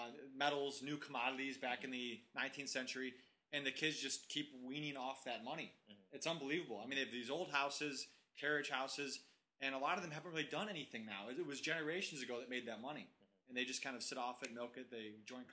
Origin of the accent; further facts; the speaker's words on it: Cleveland, Ohio, United States; But what I've noticed back to Cleveland is, growing up on the West Side, I did not venture across to the East Side really until my high school graduation.